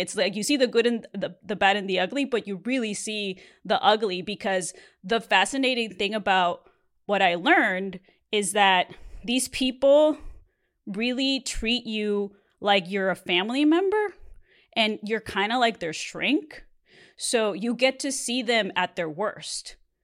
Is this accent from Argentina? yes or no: no; Mexico; now in Los Angeles, United States; I grew up in Mexico. I saw a bunch of chauvinism and crazy stuff as to how women were treated down there.